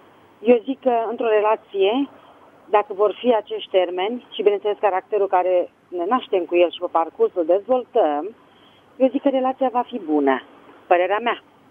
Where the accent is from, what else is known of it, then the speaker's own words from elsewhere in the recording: Bucharest, Romania; sunt din București.